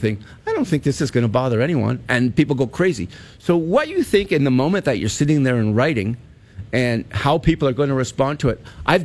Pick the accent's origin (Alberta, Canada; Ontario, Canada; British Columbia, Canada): Alberta, Canada; And I grew up in Alberta.